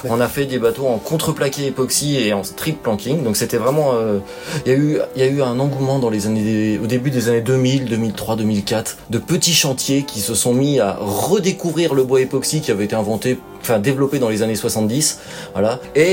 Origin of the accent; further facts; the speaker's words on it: Nancy, Grand Est, France; born there; now in Guérande, France; je suis né à Nancy en 76 et je suis arrivé dans la région de Guérande en le 1er mai 2001